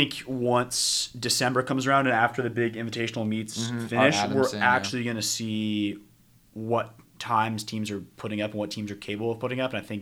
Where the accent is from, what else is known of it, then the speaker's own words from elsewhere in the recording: California, United States; Any right. team that can beat the Dodgers is a fan of me because I'm from the Bay Area.